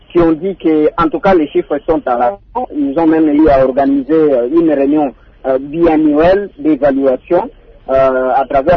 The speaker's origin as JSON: {"language": "French", "region": "Maniema", "country": "DR Congo", "said": "Surtout chez nous, en Maniema"}